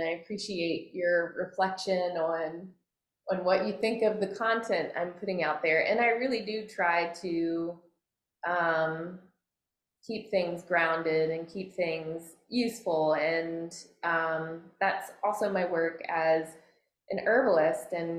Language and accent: English; Mississippi, United States; And I am a seventh generation of the county that I was raised in Mississippi.